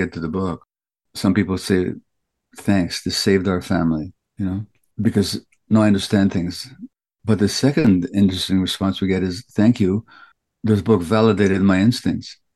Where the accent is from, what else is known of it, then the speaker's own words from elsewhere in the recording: Budapest, Hungary; I remember growing up in Budapest, Hungary in the 1950s.